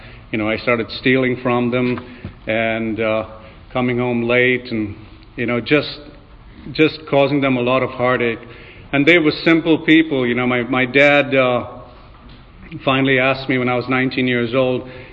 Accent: Mumbai, Maharashtra, India; But I grew up in Bombay. I grew up a mile from the Arabian Sea. You know, it was a really nice area, right on that coast, right on the coast there, is the big film industry.

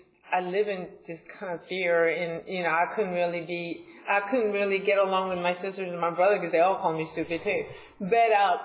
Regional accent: Seoul, South Korea; And I grew up in Seoul, Korea, and my parents still live there.

